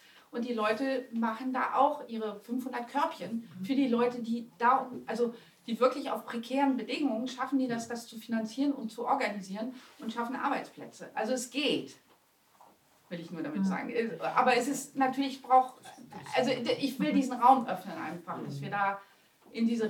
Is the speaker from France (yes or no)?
yes; France; now in Germany; ich komme aus Frankreich und deswegen kenne ich so ein paar Beispiele. In Frankreich ist diese Bewegung teilweise größer.